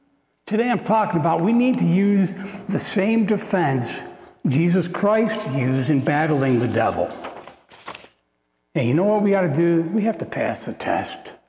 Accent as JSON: {"language": "English", "town": "Morrisville", "region": "New York", "country": "United States", "said": "So we're from Morrisville, New York. And every 2 weeks, we would go home to visit."}